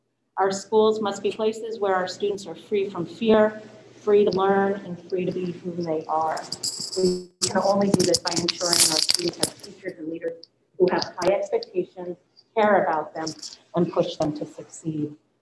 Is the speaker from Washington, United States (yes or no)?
no; Millbrook, New York, United States; I'm originally from Millbrook, New York, and I'm excited, extremely excited, to return to a community that has a strong commitment to education.